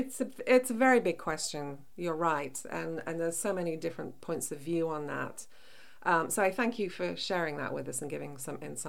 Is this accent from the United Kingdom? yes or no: yes; England, United Kingdom; I'm obviously English